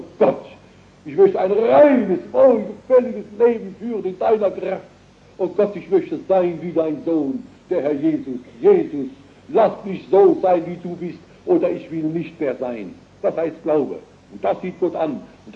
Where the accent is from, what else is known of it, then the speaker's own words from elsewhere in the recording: Worms, Rhineland-Palatinate, Germany; So wie in meiner Heimatstadt Worms.